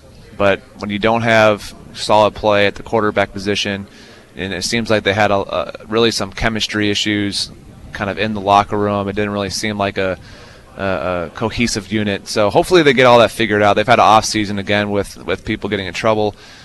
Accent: Columbus, Ohio, United States; I mean, we grew up in Columbus, having Donato's was, that's flatbread.

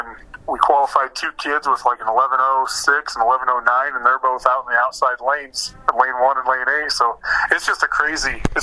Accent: Nebraska, United States; I grew up in Western Nebraska, and so the 4x4 was always huge where I grew up and out there.

